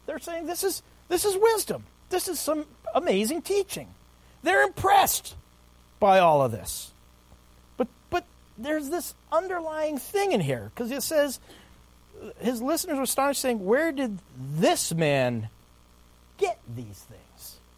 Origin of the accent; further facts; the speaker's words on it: New York, United States; it was the town that they kind of looked down on when I grew up on Long Island, you know. It was kind of Hempstead.